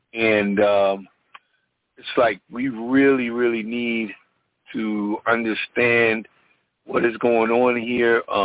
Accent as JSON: {"language": "English", "town": "Paterson", "region": "New Jersey", "country": "United States", "tie": "born or raised there", "lives_now": "Norfolk, United States", "said": "with everything that's been going on here in Norfolk, in other cities that I love, as my hometown, Paterson, New Jersey"}